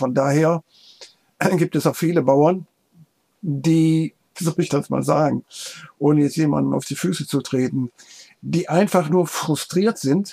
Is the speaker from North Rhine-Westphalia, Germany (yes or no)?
yes; North Rhine-Westphalia, Germany; Ich fühle mich als Rheinländer, noch nicht mal mehr als Rheinland-Westfalen, sondern als Rheinländer, weil ich sehe von hier vom Fenster aus den Kölner Dom.